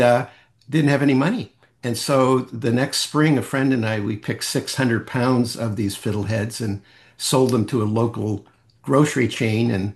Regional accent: Saint John, New Brunswick, Canada; When I was a child, I grew up in St. John, New Brunswick.

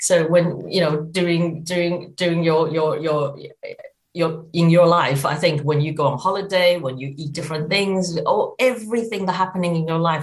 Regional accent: Taiwan; Well, it's interesting because I was originally from Taiwan.

